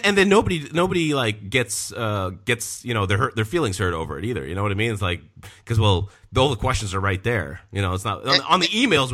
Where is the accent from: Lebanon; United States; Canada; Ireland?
Canada; You know, I'm Canadian, and those were some of the funnest games.